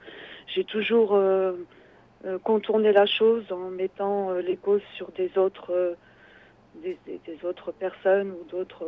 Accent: Paris, Île-de-France, France; je suis parisienne, née à Paris, mais je suis saisonnière, donc j'ai l'habitude de bouger

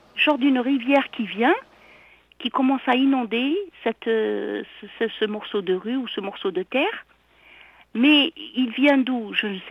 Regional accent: Algeria; je me vois aussi toujours chez moi, en Algérie, dans un endroit, parce que j'habite un peu, j'habitais dans un endroit semi-désertique.

